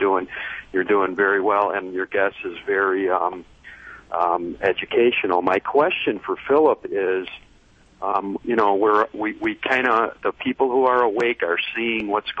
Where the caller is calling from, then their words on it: Oregon, United States; And I'm calling from Oregon, but that's irrelevant, really.